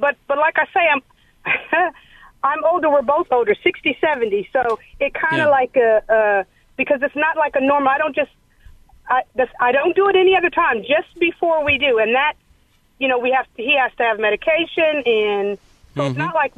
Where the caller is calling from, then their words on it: Baltimore, Maryland, United States; I listen to Wava from Baltimore.